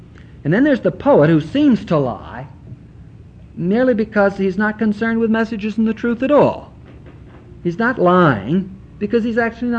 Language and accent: English; Fargo, North Dakota, United States; born there; moved away; And then people noticed that I was born in Fargo, North Dakota